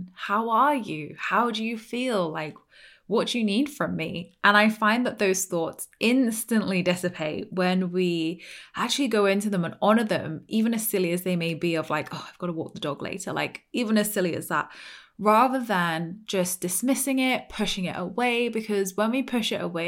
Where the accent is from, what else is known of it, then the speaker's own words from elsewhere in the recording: United Kingdom; And I'm like, but we're British. It's half-assed.